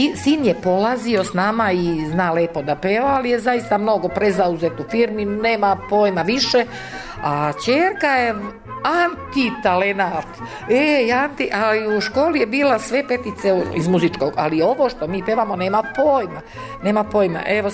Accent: Gornja Crnuća, Šumadija and Western Serbia, Serbia; mi smo bili više iz Crnuće, Gornje, pa počeli Gornja Crnuća.

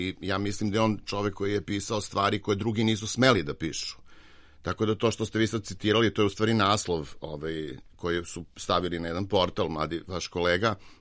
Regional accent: Belgrade, Serbia; ja sam Beograđanin

